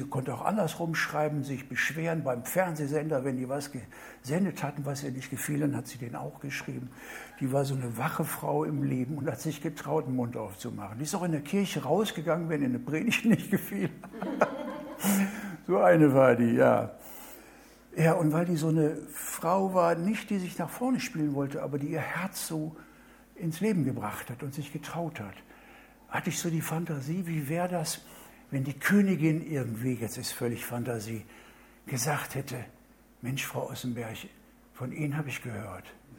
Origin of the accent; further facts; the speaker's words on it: Duisburg, North Rhine-Westphalia, Germany; da kam mir nach Duisburg, wo ich groß geworden bin